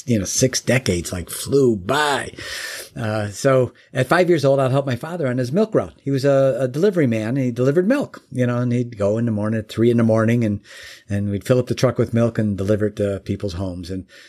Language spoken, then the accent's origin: English; Chicago, Illinois, United States; now in Michigan, United States; Basically, I live in Michigan now, but I hail from Chicago, the greater Chicagoland area.